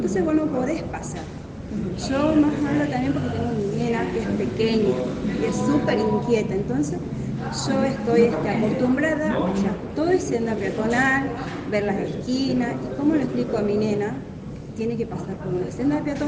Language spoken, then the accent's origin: Spanish; Perico, Jujuy, Argentina; yo también soy de Perico